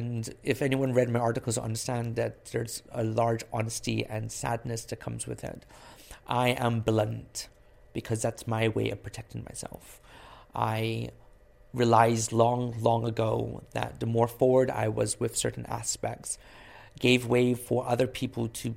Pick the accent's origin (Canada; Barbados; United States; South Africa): Barbados; I grew up in Barbados.